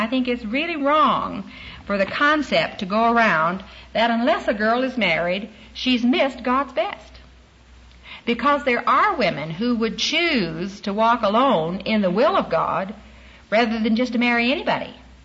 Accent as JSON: {"language": "English", "town": "Little Rock", "region": "Arkansas", "country": "United States", "tie": "born or raised there", "said": "because I grew up in Little Rock. I'm an Arkansas gal, very close neighbor to you from Oklahoma, but grew up there"}